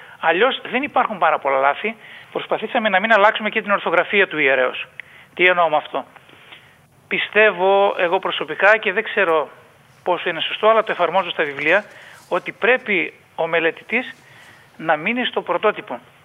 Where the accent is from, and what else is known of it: Eastern Macedonia and Thrace, Greece; born or raised there